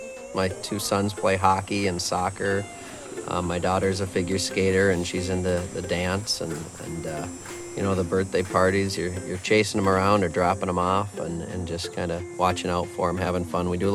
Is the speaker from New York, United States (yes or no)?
no; Vadnais Heights, Minnesota, United States; I grew up in Vadnais Heights, which is in St. Paul, just north of downtown St. Paul.